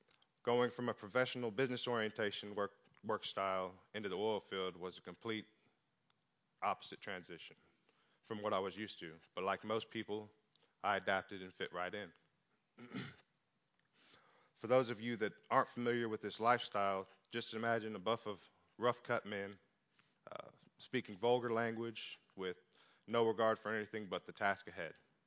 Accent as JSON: {"language": "English", "town": "Fresno", "region": "Texas", "country": "United States", "tie": "born or raised there", "also_born_or_lived": "Houston", "said": "In the early years of my life, we lived in the southern part of Houston. Through a few series of events and a decline in the neighborhood, we ended up moving into a town called Fresno, Texas, where I spent the majority of my childhood and teenage years."}